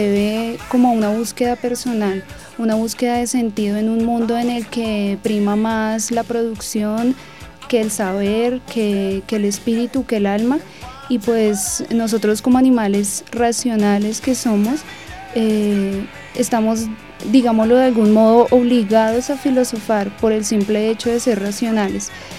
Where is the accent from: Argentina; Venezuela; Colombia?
Colombia; como la nuestra, como la colombiana.